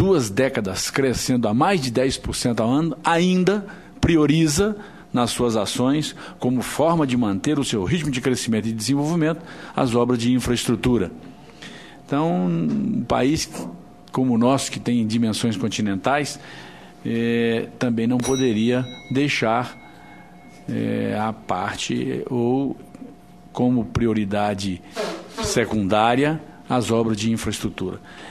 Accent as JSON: {"language": "Portuguese", "region": "Tocantins", "country": "Brazil", "said": "particularmente no meu estado do Tocantins"}